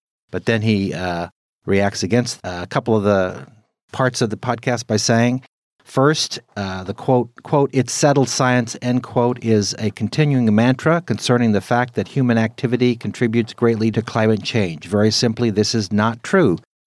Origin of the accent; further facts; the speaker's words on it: California, United States; I was born and raised in California.